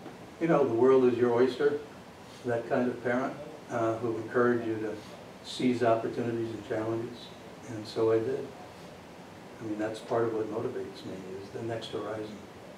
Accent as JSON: {"language": "English", "town": "Cooperstown", "region": "New York", "country": "United States", "tie": "born or raised there", "said": "I grew up near Cooperstown, New York, the Baseball Hall of Fame. So I'm a country boy in derivation, I guess."}